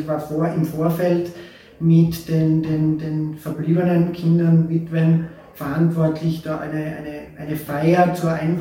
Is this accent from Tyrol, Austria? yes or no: no; Mürzzuschlag, Styria, Austria; Ich bin gebürtiger Mürzzuschlager, aufgewachsen in Mürzzuschlag, Schule gegangen in Mürzzuschlag und habe auch dort maturiert.